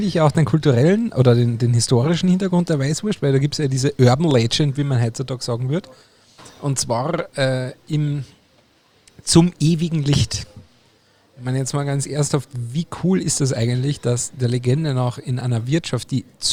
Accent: Austria; now in Germany; als nicht Bayer, sondern als Österreicher, der hier nach Bayern emigriert ist

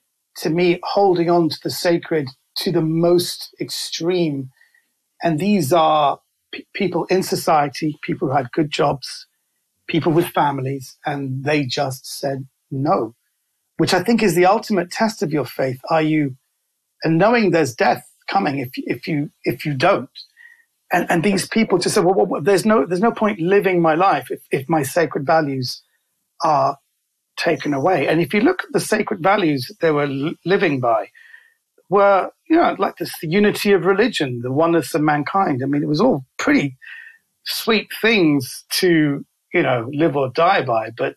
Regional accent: London, United Kingdom; also born or lived in Kensington; I was born into an Iranian Baha'i family, and I was raised in London, in Kensington, which happened to be near the Iranian consulate.

